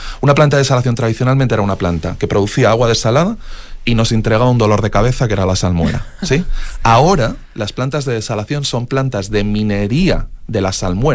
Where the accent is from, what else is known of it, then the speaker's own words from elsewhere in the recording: Spain; la primera planta de desalación que se instaló en Europa, se instaló en mi país, en el año 1964.